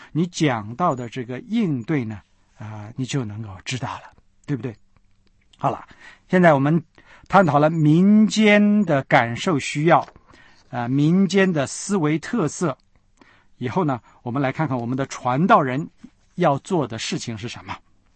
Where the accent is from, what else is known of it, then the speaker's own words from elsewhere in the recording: China; 因为我是中国人，这不是从我开始的，是从我父亲开始